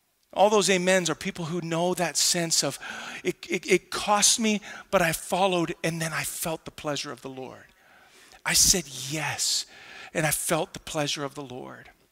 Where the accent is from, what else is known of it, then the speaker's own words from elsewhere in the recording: Ottawa, Ontario, Canada; born there; It had never dawned on me before that, like, I was born in Ottawa.